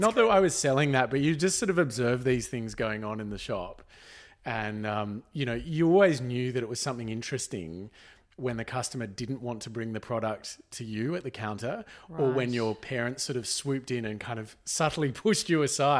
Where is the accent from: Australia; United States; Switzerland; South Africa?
Australia; Jindabyne, New South Wales; we grew up in Jindabyne, and mum and dad had the pharmacies in Jindabyne and in Perisher, one of the ski resorts.